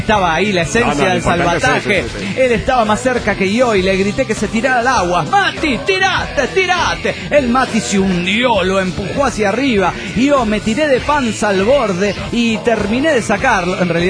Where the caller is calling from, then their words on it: Washington, District of Columbia, United States; de Washington D.C.